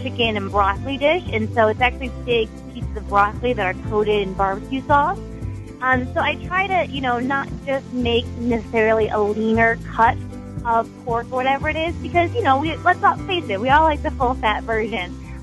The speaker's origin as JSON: {"language": "English", "town": "Buffalo", "region": "New York", "country": "United States", "said": "I'm from Buffalo, so people are always asking me how to lighten up a buffalo wing."}